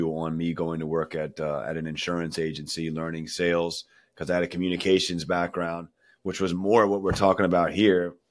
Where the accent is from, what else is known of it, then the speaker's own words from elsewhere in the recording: Waldorf, Maryland, United States; Waldorf, Maryland. That's right. You're in Virginia. So we're in Maryland. I grew up in Waldorf. I never left the area. Not very well traveled, but very good, normal childhood.